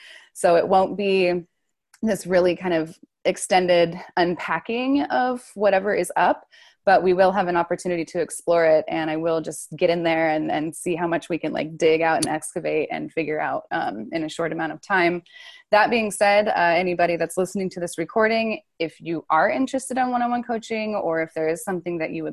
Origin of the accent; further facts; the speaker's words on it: Sandpoint, Idaho, United States; I'm currently in Idaho. I'm in Sandpoint, Idaho, which is my hometown.